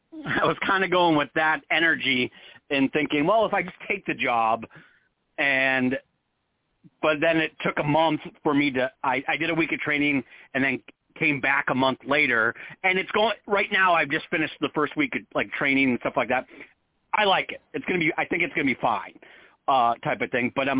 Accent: Michigan, United States; I'm originally from Michigan, so you know it's summertime when all of a sudden there's a dig in somebody's backyard

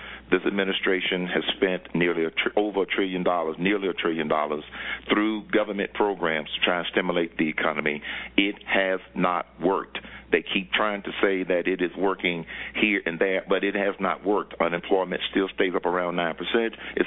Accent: Atlanta, Georgia, United States; I grew up in Atlanta, Georgia, where I also graduated from Morehouse College, 1967.

